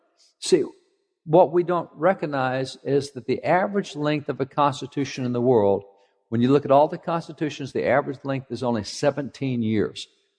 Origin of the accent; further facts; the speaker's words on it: Texas, United States; normally casual anyway because I'm a cowboy from Texas, but I'm really casual this morning with a broken leg.